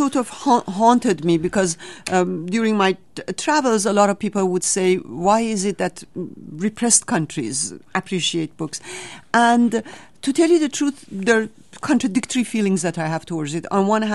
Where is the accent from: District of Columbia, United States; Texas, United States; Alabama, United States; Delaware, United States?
District of Columbia, United States; Washington; Of course, I noticed in Washington, D.C., my hometown, that we have monuments to many great people